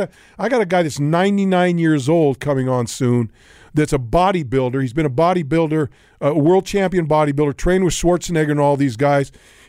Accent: Bahamas; I'm from the Bahamas. I love the Yankees.

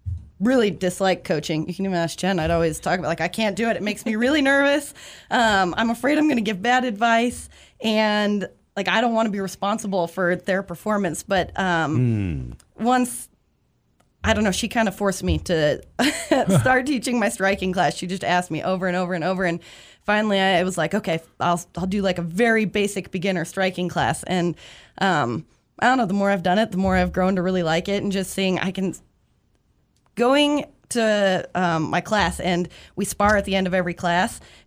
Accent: Missoula, Montana, United States; I grew up here in Missoula. I grew up riding horses, and I grew up with an older brother

